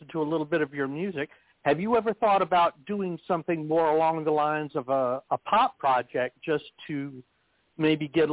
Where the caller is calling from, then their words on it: Texas, United States; But I'm calling from Texas.